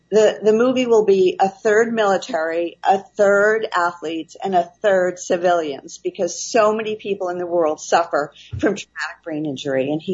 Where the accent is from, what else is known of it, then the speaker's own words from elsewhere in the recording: Massachusetts, United States; Well, I grew up in Massachusetts, and I was in the art field and the teaching field first.